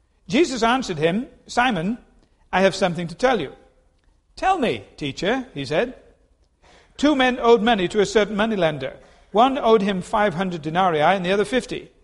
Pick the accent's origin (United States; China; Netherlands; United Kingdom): United Kingdom; England; Unfortunately, I was brought up in England, so I was stuffed with unhealthy fish and chips.